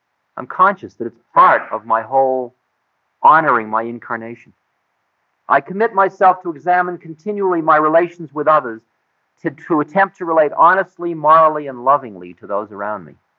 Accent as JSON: {"language": "English", "country": "United States", "said": "And they see me come in with this important official, and I'm an American."}